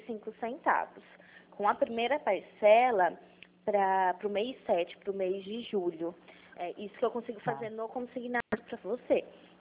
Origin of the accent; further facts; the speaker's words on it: Pirassununga, São Paulo, Brazil; Não, eu sou de Pirassununga